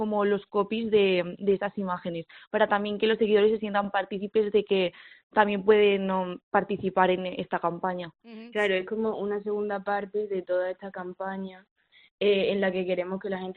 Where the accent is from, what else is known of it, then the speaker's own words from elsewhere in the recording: Mérida, Extremadura, Spain; now in Madrid, Spain; yo soy de Mérida y nada, estamos las dos estudiando en una escuela de creatividad